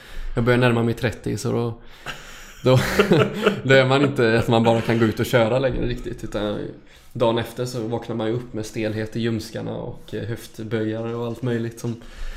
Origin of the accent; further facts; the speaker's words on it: Alingsås, Västra Götaland County, Sweden; Spelade hela uppväxten i Gärskens BK hemma i Alingsås.